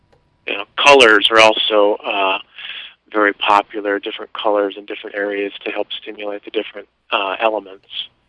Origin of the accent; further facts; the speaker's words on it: Petoskey, Michigan, United States; also born or lived in Detroit / East Jordan; I'm from Petoskey. I was born in Detroit, and my folks moved north when I was about 3 years old, moved to a little town called East Jordan, lived there for a couple years, and then we moved to Petoskey.